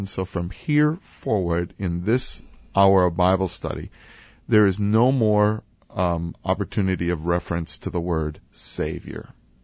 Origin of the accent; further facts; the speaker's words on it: Wisconsin, United States; now in St. Louis, United States; I never noticed this in the place that I grew up in Wisconsin. But here in St. Louis